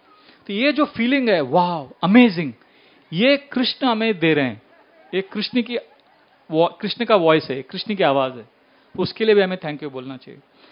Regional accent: South India, India; तो हम south Indian हैं तो पंजाबी लोगों को अच्छा लगता है ये, मुझे अच्छा नहीं लगता था।

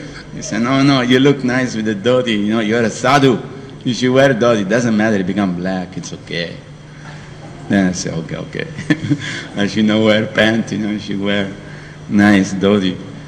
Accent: Italy; English is a second language; because I am from Italy, I like racing car and racing bike

